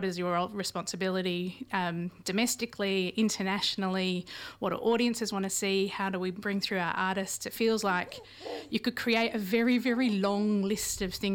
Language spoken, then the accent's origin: English; Australia; now in Auckland, New Zealand; as an Aussie now living in Tāmaki for 9 years